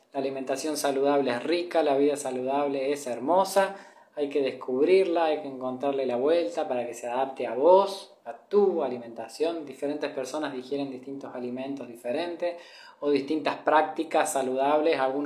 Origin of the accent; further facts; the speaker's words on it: San Francisco, Córdoba, Argentina; now in Mexico; Tengo 33 años, soy de Argentina, de San Francisco, Córdoba. Provincia, mi ciudad está pegada a Santa Fe, pero es todavía provincia de Córdoba.